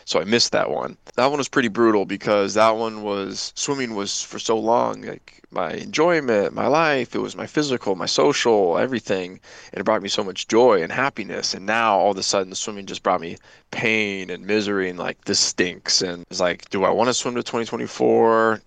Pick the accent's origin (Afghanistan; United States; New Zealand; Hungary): United States; Springfield, Illinois; I was this kid from Springfield, Illinois. I grew up in a 4-lane pool.